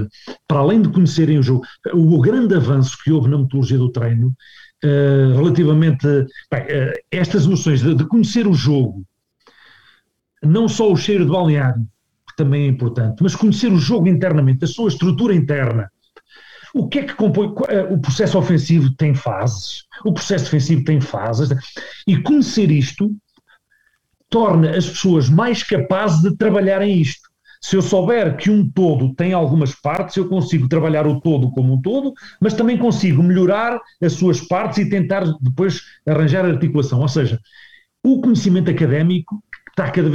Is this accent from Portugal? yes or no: yes; Viseu, Centro, Portugal; acompanhar o clube da minha terra